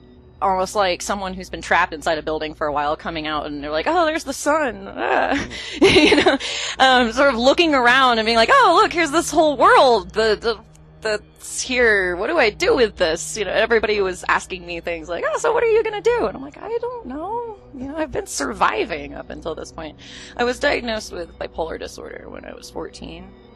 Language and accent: English; the South, United States; I grew up in the South, and I really don't have a lot of great things to say about it, if I gotta be honest.